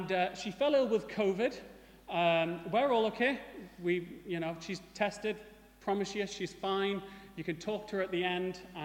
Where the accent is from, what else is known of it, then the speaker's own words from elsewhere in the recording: North East England, United Kingdom; accent: Geordie; I have a mongrel accent, so my parents are church leaders, and so I lived in the northeast for quite a long time. And so I call it a watered-down Geordie, with a little bit of smoggy in there just to top it off.